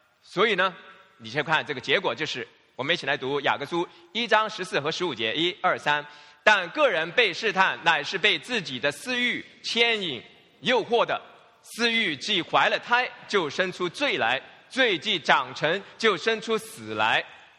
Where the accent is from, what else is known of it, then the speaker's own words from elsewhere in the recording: Hong Kong; now in Los Angeles, United States; 因为我们是香港人嘛，始终也算